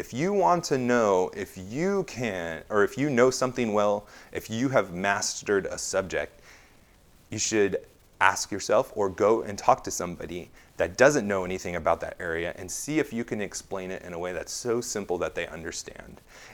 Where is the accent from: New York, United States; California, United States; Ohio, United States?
California, United States; I come from California where they have the high-speed rail, quote-unquote.